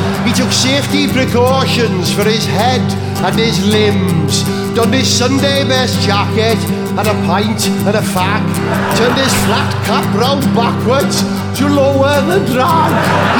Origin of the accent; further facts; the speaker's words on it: Wales, United Kingdom; I'm from Wales.